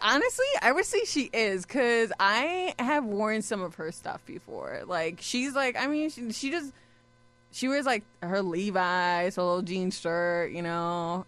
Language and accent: English; Chicago, Illinois, United States; I am from kind of close to Indiana, the Indiana border, but I'm still Chicago.